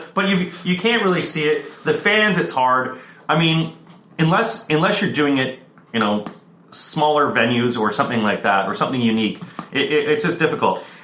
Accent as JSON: {"language": "English", "country": "Canada", "said": "I'm a Canadian"}